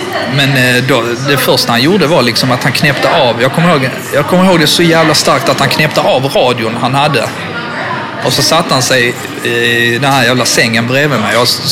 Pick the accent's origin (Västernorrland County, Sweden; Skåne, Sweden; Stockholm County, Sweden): Skåne, Sweden; accent: Scanian; Då vänder han sig om och tittar på mig med och imiterar min skånska.